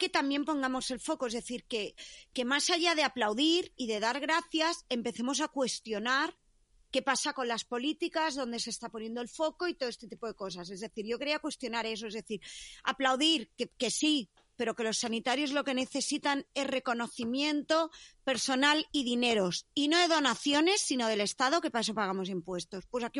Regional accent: Catalonia, Spain; no estaríamos en un bar porque somos catalanas

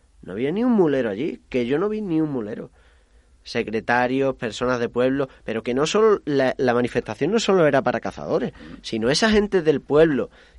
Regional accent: Huelva, Andalusia, Spain; now in Madrid, Spain; Yo he estado aquí en Madrid, sabéis que soy de Huelva

